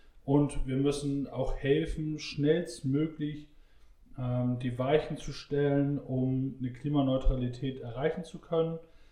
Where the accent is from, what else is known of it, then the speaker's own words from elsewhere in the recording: Hattstedt, Schleswig-Holstein, Germany; born there; now in Horst, Germany; als gebürtiger Hatstedter und mittlerweile nach Horst gezogen, da habe ich natürlich sehr viele Verbindungen, auch in die Hatstedter Marsch.